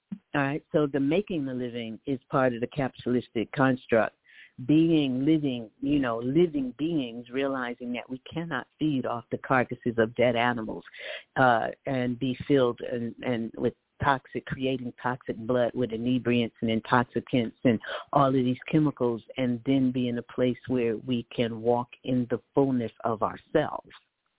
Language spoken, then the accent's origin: English; Atlanta, Georgia, United States; Now, I was born in Atlanta. I've been here for 40-some years, and I've seen the expansion.